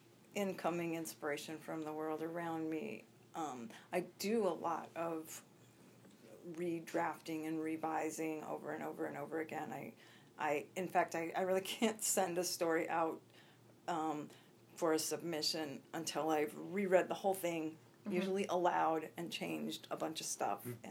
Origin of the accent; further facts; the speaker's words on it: Midwest, United States; You know, I'm from the Midwest for many generations, and I find as I get older, I sort of embody some of that Midwestern stoicism